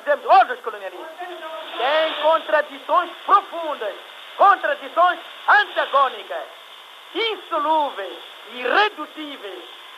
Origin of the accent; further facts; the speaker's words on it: Mozambique; Nós somos moçambicanos e temos orgulho de sermos moçambicanos.